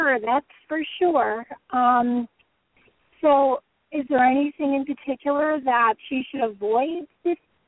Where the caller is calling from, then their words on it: California, United States; I'm calling from California.